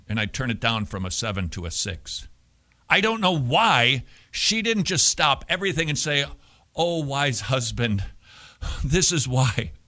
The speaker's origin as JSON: {"language": "English", "region": "Minnesota", "country": "United States", "said": "in the state of Georgia, where I reside, formerly of Minnesota, so now my accent, oof-da."}